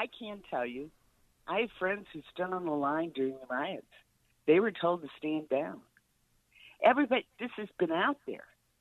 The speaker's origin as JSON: {"language": "English", "town": "Aurora", "region": "Illinois", "country": "United States", "said": "So you're right on spot. I'm from Aurora."}